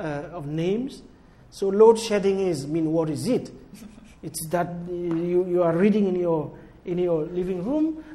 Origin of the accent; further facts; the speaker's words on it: Cameroon; when I grew up in Cameroon, we lived under a one-party state